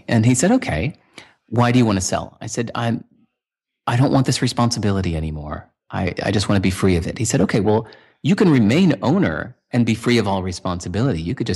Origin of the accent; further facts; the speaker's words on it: Illinois, United States; also born or lived in Boston / New York City; now in Portland, United States; Like, I grew up near Chicago. I don't see myself as Chicago dude.